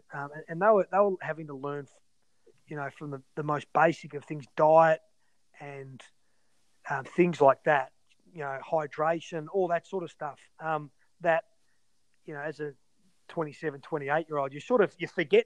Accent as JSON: {"language": "English", "town": "Hawthorn", "region": "Victoria", "country": "Australia", "tie": "born or raised there", "said": "I grew up in Hawthorn, got a lot of good mates there."}